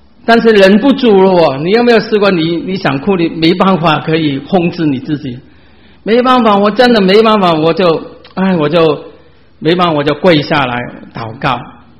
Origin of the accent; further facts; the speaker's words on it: Chaozhou, Guangdong, China; 因为他我们潮州人了，他拜哪些偶像